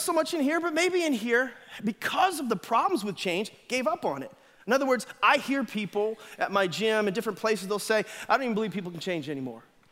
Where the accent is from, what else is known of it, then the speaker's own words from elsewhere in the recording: Boston, Massachusetts, United States; And so I'm from Boston, and so